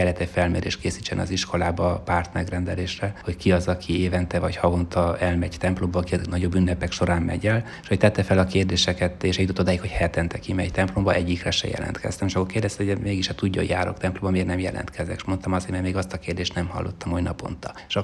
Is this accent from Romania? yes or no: yes; Székely Land, Romania; Én még falun születtem, 5 éves voltam, amikor városba beköltöztünk, és egy román csoportban volt hely a óvodába. Így egy évig, anélkül tudtam volna egy szót is románul, román óvodába jártam, és a végén székelyruhába öltözve mentem el a népünnepségre